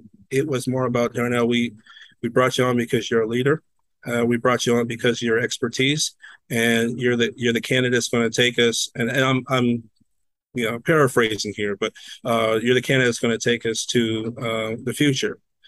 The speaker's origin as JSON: {"language": "English", "town": "San Antonio", "region": "Texas", "country": "United States", "tie": "born or raised there", "said": "Like, I grew up in San Antonio and I didn't know that this was here."}